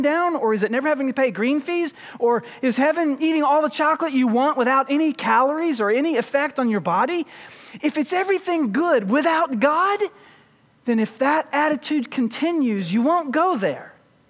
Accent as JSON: {"language": "English", "region": "Kentucky", "country": "United States", "tie": "born or raised there", "said": "I grew up in Kentucky. That's where my mother still is."}